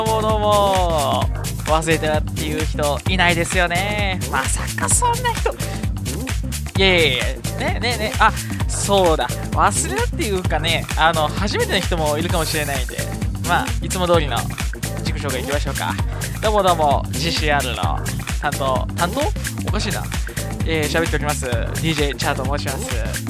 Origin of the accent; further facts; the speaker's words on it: Kyushu, Japan; 僕九州出身なのでなかなか雪山をの雪道ですね運転したことがないんで